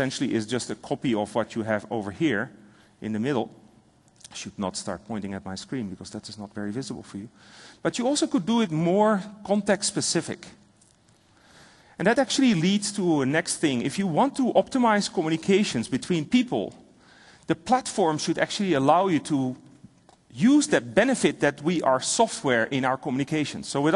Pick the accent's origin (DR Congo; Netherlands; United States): Netherlands; first language Dutch; English is a second language; I'm a Dutch-speaking person, right? I come from the Netherlands.